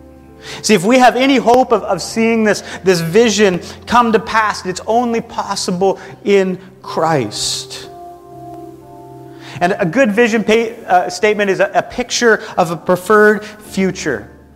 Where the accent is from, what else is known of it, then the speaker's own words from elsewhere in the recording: Canada; which is very on brand for being Canadian, I know.